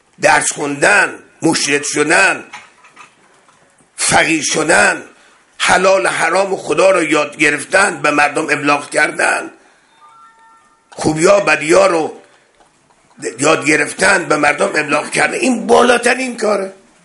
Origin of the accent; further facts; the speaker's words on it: Iran; وقتی میدونست ما ایرانی هستیم